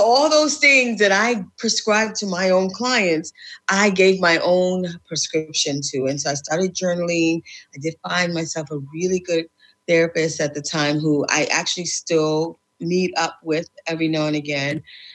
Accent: South Bronx, New York, United States; I grew up in the South Bronx, which is the most dangerous place it's the top five most dangerous place in the U.S.

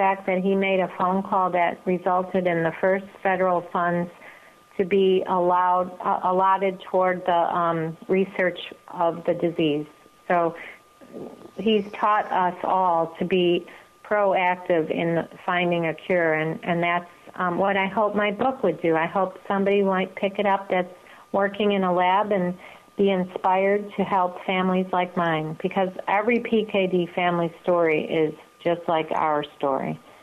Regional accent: Chicago, Illinois, United States; And I'm from Chicago, and I don't know

